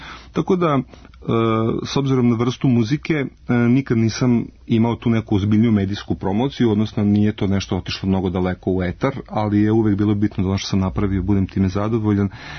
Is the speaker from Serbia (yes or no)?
yes; Serbia